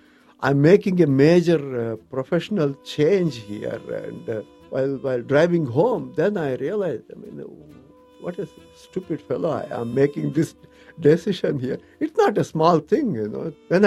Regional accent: Anantapur, Andhra Pradesh, India; moved away as an adult; now in United States; I was born in India. My father was in the government service. He was a director of an oil technological research institute in a town called Anantapur. So we were there for 13 years or 14 years, I guess.

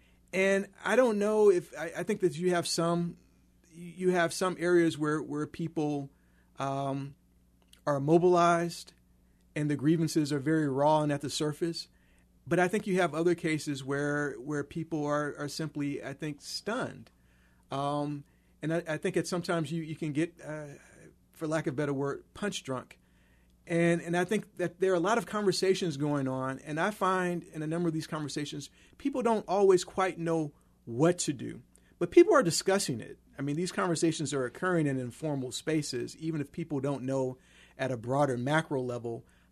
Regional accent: Chicago, Illinois, United States; and I grew up in Chicago. So this might sound strange coming from me because Chicago is a very racially segregated city.

